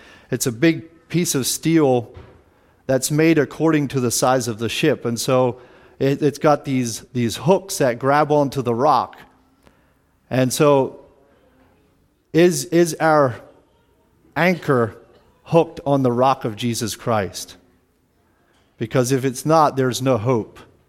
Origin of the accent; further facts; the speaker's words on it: Pennsylvania, United States; community there in Lancaster County. I would say I had a stable family life.